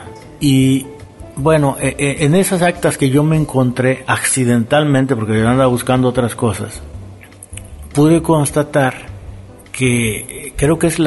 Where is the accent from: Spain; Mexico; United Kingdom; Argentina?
Mexico; somos mexicanos y estamos en Vallarta.